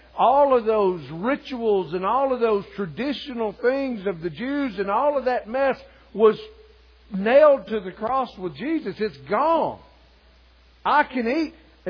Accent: Southern United States, United States; I'm Southern by the grace of God, okay? But I'm an American. I don't have a problem with the South. I love the South. This is where I was raised at.

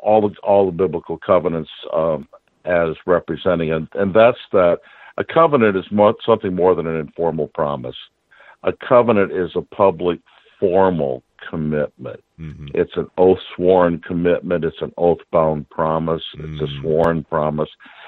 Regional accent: the North, United States; now in Kentucky, United States; I was raised in the North. I'm a Yankee, but now I live in Kentucky.

